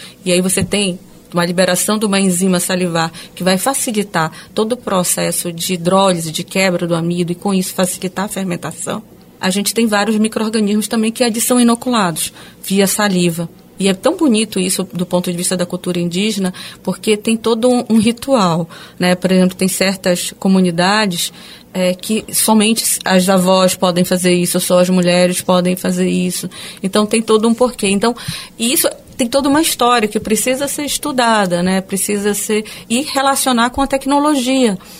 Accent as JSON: {"language": "Portuguese", "region": "Amazon", "country": "Brazil", "said": "Isso parece que a gente já nasce aqui, quem nasce na Amazônia, né? Eu sou amazônida, assim"}